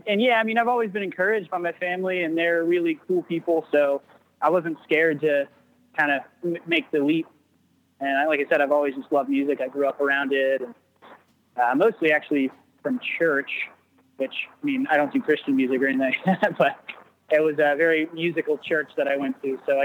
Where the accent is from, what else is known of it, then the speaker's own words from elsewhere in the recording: Sarasota, Florida, United States; I'm originally from Florida, a small town called Sarasota, and I'm a musician.